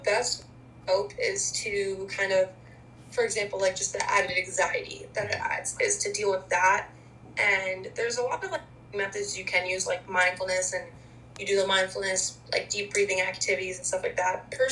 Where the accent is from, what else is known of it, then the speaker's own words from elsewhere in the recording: New Jersey, United States; It's really scenic, like especially at home, since I am from New Jersey and I do live 10 minutes from the beach.